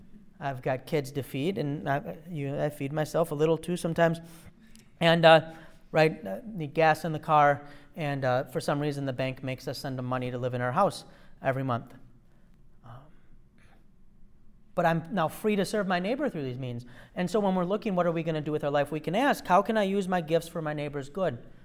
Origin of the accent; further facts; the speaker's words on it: Detroit, Michigan, United States; Detroit, I grew up in the Detroit area, and Detroit had a little stretch where they fell behind for a bunch of reasons and there wasn't garbage pickup.